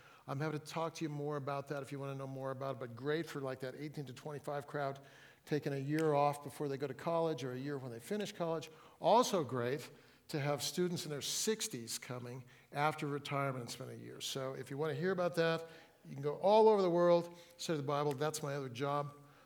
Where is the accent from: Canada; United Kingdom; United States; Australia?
United States; Fresno, California; also born or lived in Oakland; now in Seattle, United States; I live in Seattle, but I was born in Oakland, grew up in Fresno, and I love the Sierra Nevada mountains.